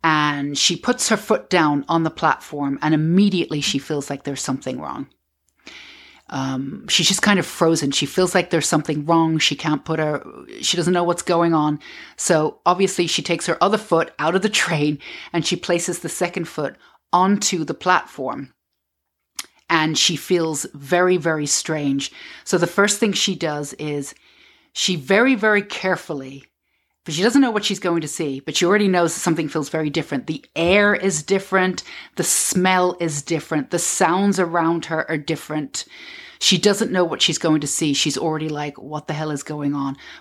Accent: Mortlake, London, United Kingdom; I grew up in Mortlake in Southwest 14 in London. And it's right, there's a Mortlake train station. It's a little train station that was built in 1848. And right next to it, I lived in a council estates right next door to it.

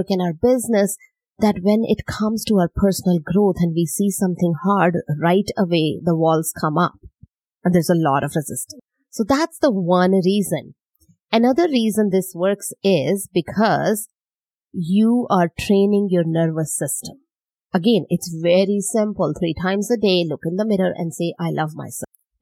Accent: India; English is a second language; growing up in India

